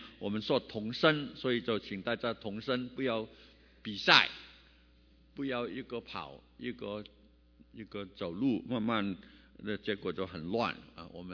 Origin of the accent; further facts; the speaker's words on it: Hong Kong; Chinese is a second language; also born or lived in Liuzhou, China; 我是广西柳州出生，在香港长大、没有机会学普通话